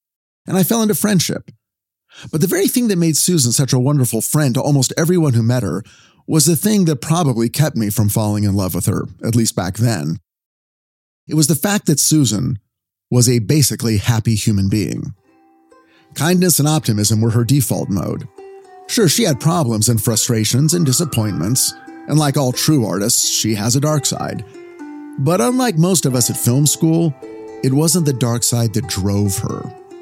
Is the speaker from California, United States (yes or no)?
yes; Los Angeles, California, United States; I grew up in Los Angeles and had never been near the actual production of any of his shows.